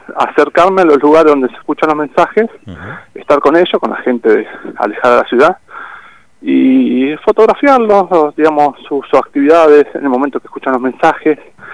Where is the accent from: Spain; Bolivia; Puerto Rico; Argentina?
Argentina; Santa Fe; now in Bariloche, Argentina; yo estoy vivo acá en Bariloche, soy de Santa Fe, entre Riano me fui a vivir a Santa Fe, de Santa Fe me vine a Bariloche en el 2002